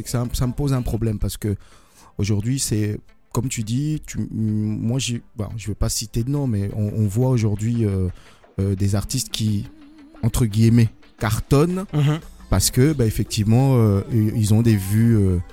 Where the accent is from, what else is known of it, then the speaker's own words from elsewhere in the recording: Guinea; also born or lived in Côte d'Ivoire; now in Paris, France; Métisse français, guinéen, donc vivant à Paris. Bon, j'ai fait mon enfance en Afrique, en Guinée, Côte d'Ivoire. Et ensuite, je suis venu en France pour les études.